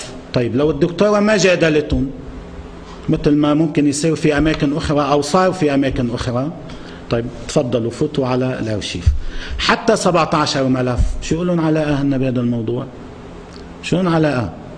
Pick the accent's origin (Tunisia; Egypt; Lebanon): Lebanon; هل يجوز أن نبقى كلبنانيين سواء كنا في مواقع الرئاسة أو الحكومة أو المجلس النيابي أو إدارات الدولة أو كشعب لبناني